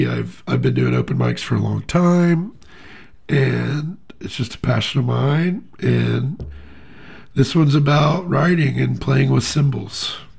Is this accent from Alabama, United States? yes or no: yes; Alabama, United States; I'm from Alabama, so that one's kind of like a shout out to the South, and Shadow Lake is, I live by that lake.